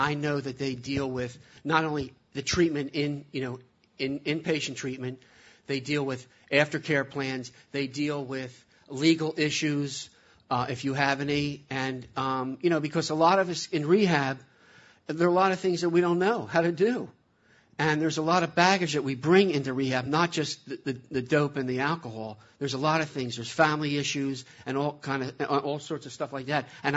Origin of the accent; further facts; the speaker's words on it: Philadelphia, Pennsylvania, United States; I grew up in Philadelphia area, in a fairly normal family. I grew up in the music business in Philadelphia, where I made records, hit records.